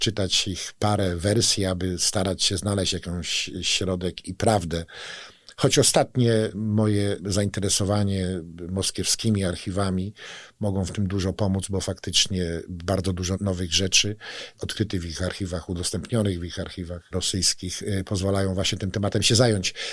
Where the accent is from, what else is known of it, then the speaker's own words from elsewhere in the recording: Włodawa, Lublin Voivodeship, Poland; Przyjechałem tutaj do was z Włodawy, niedaleko.